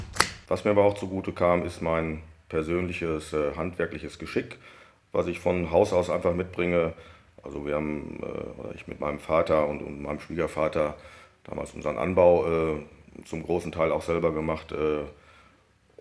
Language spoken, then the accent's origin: German; Dünschede, North Rhine-Westphalia, Germany; komme ich aus Dünnschede, bin gebürtiger Dünnschede und das seit 53 Jahren, habe dort meine Familie.